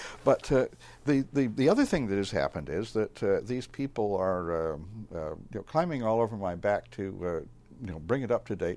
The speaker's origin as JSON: {"language": "English", "town": "Provincetown", "region": "Massachusetts", "country": "United States", "tie": "born or raised there", "said": "I grew up in Provincetown. It was my hometown."}